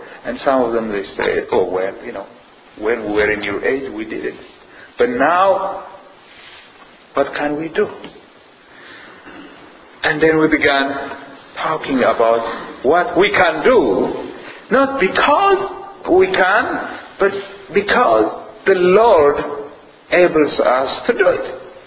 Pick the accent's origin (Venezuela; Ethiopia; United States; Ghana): Ethiopia; Originally, I'm from Ethiopia, one of the poorest nations in the world.